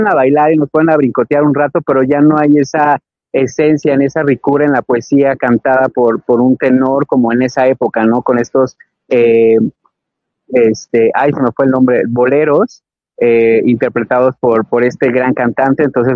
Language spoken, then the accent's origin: Spanish; Mexico; hasta nuestros días sigue siendo un referente y un archivo cultural de nosotros como mexicanos